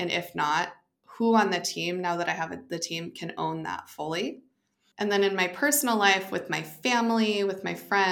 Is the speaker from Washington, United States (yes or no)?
no; Boise, Idaho, United States; moved away; My hometown is great. I love Boise.